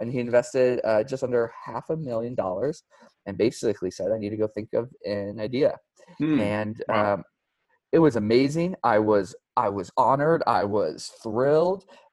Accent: Los Angeles, California, United States; I'm actually from Los Angeles originally. So I was born and raised down in Los Angeles.

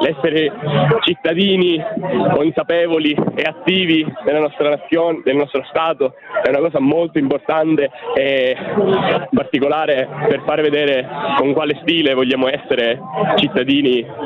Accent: Sicily, Italy; now in Legnago, Italy; l'accento mi tradisce, non sono esattamente veneto, trapiantato, io vengo dalla Sicilia.

